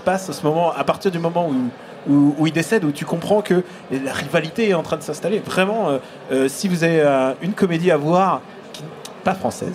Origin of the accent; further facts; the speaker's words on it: Russia; French is a second language; Alors, en tant que russe, j'ai quand même une petite nostalgie pour tous les films des années 80